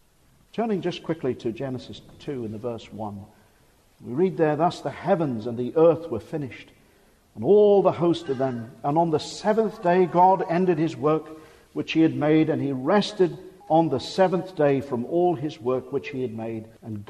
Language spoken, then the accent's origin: English; Seychelles; I was a young boy growing up in the Seychelles Islands, small island